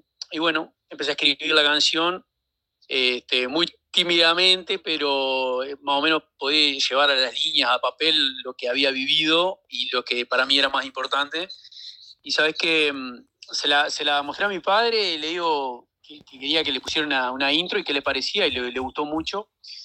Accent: Young, Río Negro, Uruguay; born there; en realidad vivo en Yung. Yo vivo en Yung, soy nacido en Yung

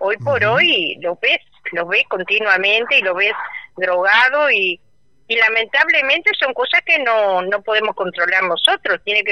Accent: Montevideo, Uruguay; now in Barra del Chuy, Uruguay; Nosotros venimos de Montevideo, hace 17 años que vivimos en Barra

